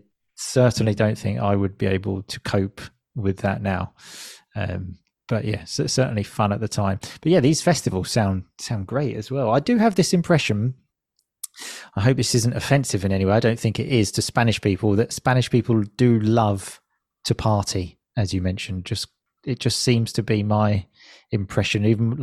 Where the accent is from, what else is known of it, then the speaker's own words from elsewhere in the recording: United Kingdom; And I think as a British person, this is something I have a lot of difficulty understanding.